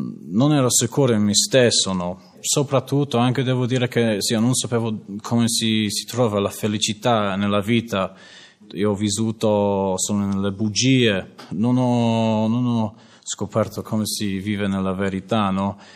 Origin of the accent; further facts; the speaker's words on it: London, United Kingdom; Italian is a second language; now in Italy; sono di Londra, Inghilterra. Io sono molto fortunato che sono nato in una famiglia dove noi non abbiamo mancato niente.